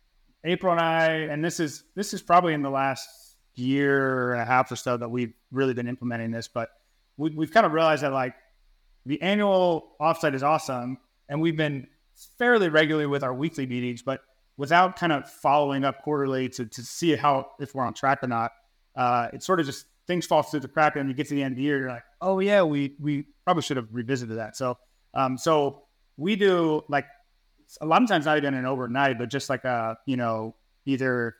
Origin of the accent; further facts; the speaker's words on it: Atlanta, Georgia, United States; So I grew up in Atlanta, which is kind of Chick-fil-A Mecca, if you will.